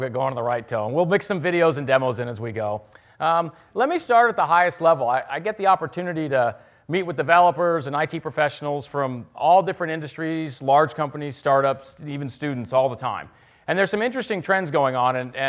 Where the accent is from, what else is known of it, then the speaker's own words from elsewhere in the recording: Seattle, Washington, United States; One, I am from Seattle. Two, I am a Hawks fan, so let's just get that out of the way now.